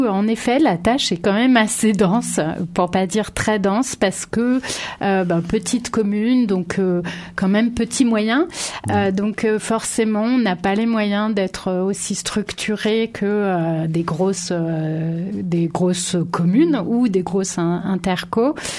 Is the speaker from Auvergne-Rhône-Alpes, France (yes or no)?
yes; Auvergne-Rhône-Alpes, France; now in Drôme, France; je suis originaire de montagne. Alors bon, de montagne un peu différente puisque je suis originaire du massif du Mont-Blanc. Après, j'ai surtout travaillé dans d'autres lieux. Et en fait, j'ai découvert la Drôme. J'habite en Drôme depuis bientôt 20 ans.